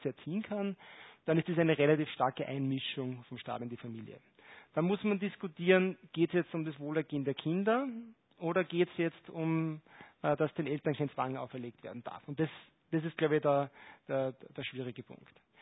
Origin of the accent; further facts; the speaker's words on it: Linz, Upper Austria, Austria; ich bin selber in Linz am Wienermichel aufgewachsen